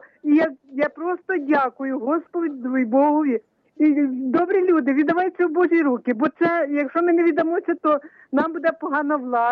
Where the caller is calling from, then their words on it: Kamianets-Podilskyi, Khmelnytskyi Oblast, Ukraine; Я з Кам'янця-Подільського.